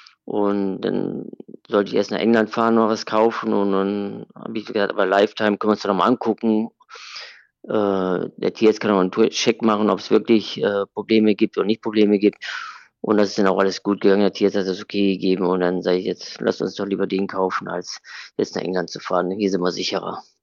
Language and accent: German; Cologne, North Rhine-Westphalia, Germany; als Kölner müssen wir in Köln bleiben.